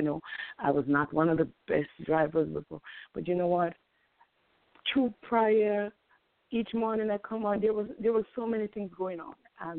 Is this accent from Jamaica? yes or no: yes; Jamaica; now in New York, United States; I'm from New York, and as I said, I'm original Jamaican.